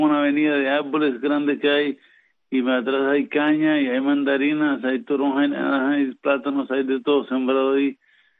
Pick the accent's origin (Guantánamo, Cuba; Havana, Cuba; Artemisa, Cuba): Artemisa, Cuba; Las Mangas; also born or lived in Guanajay; yo nací en el hospital de Guanajay, estoy en la provincia de Artemisa y me crié en Las Mangas, un pequeño pueblo ahí en bueno, más conocido es Quebracha.